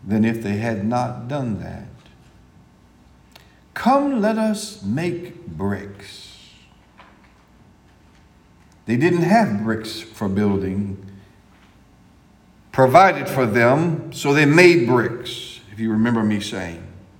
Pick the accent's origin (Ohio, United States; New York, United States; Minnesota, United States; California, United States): Ohio, United States; When people who are born and raised in Texas, they think that I speak with an accent. I'm from Northeast Ohio.